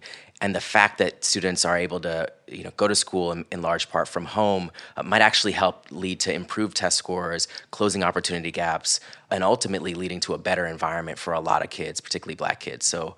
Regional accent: Florida, United States; growing up in Central Florida, I went to a predominantly white elementary school.

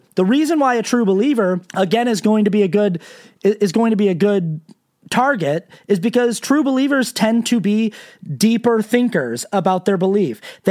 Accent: Sandy, Utah, United States; I was raised in the Mormon church in Sandy, Utah.

